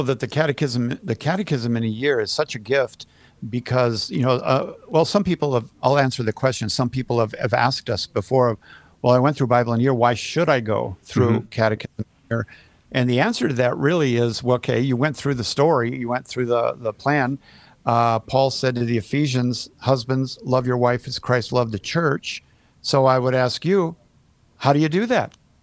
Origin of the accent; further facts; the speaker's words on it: Iowa, United States; by the way, I'm from Iowa too. I was born in Iowa.